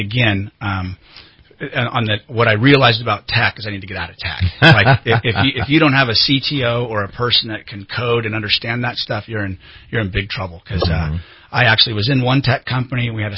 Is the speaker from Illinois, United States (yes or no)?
no; California, United States; also born or lived in Oregon; I'm from Southern California, but I moved to Shasta County when I was about 5.